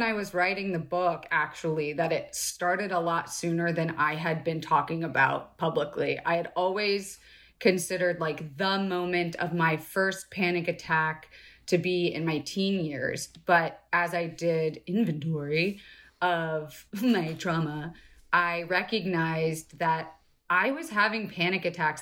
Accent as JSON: {"language": "English", "region": "Florida", "country": "United States", "tie": "born or raised there", "also_born_or_lived": "Los Angeles", "said": "You know what's funny? I was born in LA, mm-hmm. but I left and grew up in Florida, which is like the most regular place in the country, right?"}